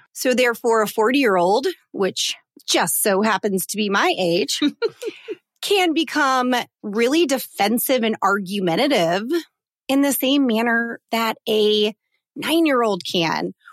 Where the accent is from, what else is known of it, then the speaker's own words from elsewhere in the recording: Colorado, United States; I have had a couple different trips over the last month to my home state of Colorado.